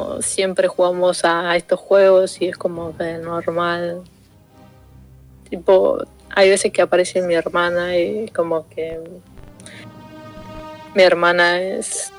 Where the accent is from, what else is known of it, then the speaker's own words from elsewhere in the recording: Argentina; Soy argentina.